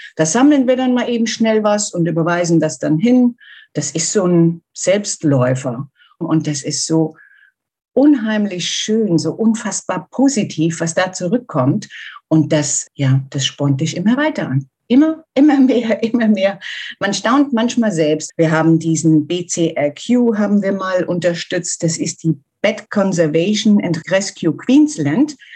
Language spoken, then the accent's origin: German; Germany; Ich komme aus Deutschland. Ich wohne in der Nähe von Frankfurt. Ich bin 59 Jahre alt